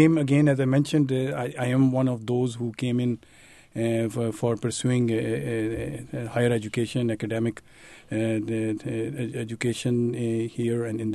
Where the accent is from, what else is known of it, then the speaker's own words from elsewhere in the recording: Islamabad, Islamabad Capital Territory, Pakistan; English is a second language; moved away as an adult; I originally came from Pakistan.